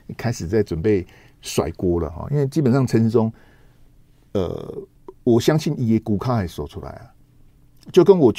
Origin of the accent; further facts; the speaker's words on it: Taiwan; 中共要我们台湾人死光光，不给我们疫苗